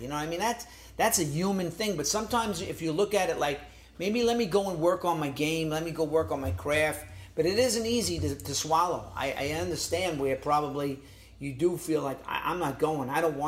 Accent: New York, United States; I grew up in New York.

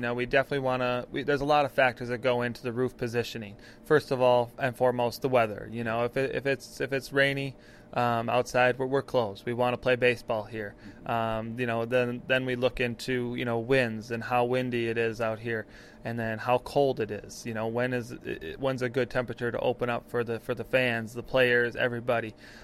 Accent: Wisconsin, United States; But, you know, I really do love what I get to do right here in my home state of Wisconsin.

